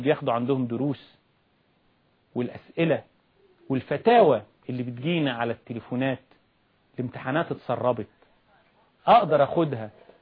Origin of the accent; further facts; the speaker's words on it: Egypt; حقيقة أنا بتعجب وأتعجب مننا كمصريين